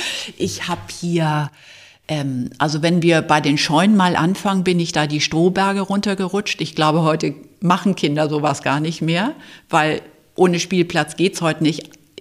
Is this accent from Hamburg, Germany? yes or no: yes; Hamburg, Germany; Ich bin in Hamburg aufgewachsen und zur Schule gegangen. Ich bin sowieso zwischen Hamburg und diesem Ort aufgewachsen. Es ist nur eine halbe Autostunde und ich kenne Stadt- und Landleben, aber ich bin in Hamburg zur Schule gegangen